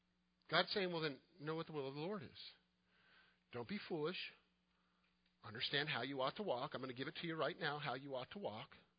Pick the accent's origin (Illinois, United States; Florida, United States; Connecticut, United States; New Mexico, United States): Florida, United States; Remember, I'm Jewish. I'm a kid growing up in Florida. I'm used to shorts and flip-flops.